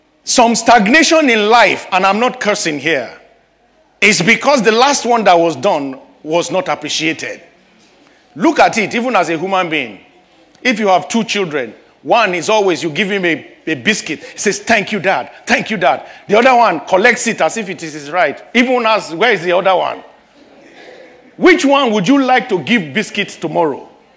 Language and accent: English; Kogi, Nigeria; When I say I'm from Kogi State, they say, "Ah, is that the one that is around?"